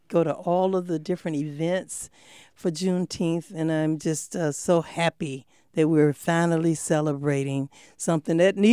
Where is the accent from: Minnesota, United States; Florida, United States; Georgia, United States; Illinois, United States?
Georgia, United States; Atlanta; I'm from Atlanta, Georgia, and she was right there in Atlanta, Georgia. I'm a third generation on my mom's side, second on my dad.